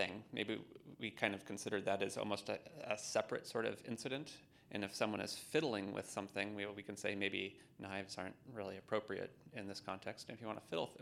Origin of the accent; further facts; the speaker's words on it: Bainbridge Island, Washington, United States; from Bainbridge Island.